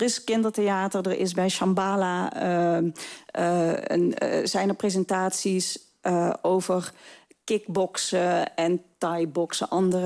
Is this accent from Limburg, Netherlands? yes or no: yes; Blerik, Limburg, Netherlands; Opgegroeid in Blerik.